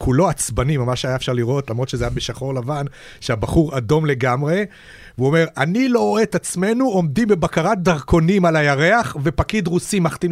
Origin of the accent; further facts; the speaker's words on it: Petah Tikva, Central District, Israel; כשהתחלתי להתעניין בזה עוד כילד בערבות פתח תקווה בשנות ה-60